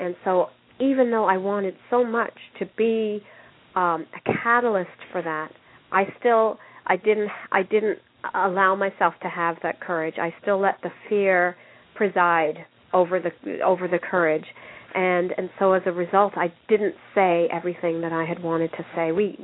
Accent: United Kingdom; We're a British family, you know, stiff upper lip.

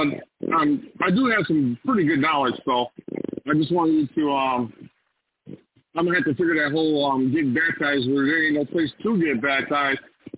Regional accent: Kenosha, Wisconsin, United States; Kenosha, Wisconsin.

